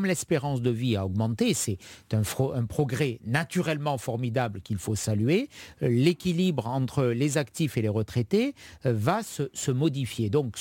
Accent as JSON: {"language": "French", "town": "Nice", "region": "Provence-Alpes-Côte d'Azur", "country": "France", "tie": "born there", "said": "je suis né à Nice, j'aime ma ville, je veux le meilleur pour elle."}